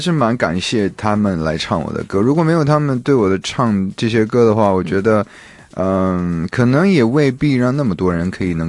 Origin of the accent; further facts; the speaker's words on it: Shaanxi, China; 因为我老家是在陕西，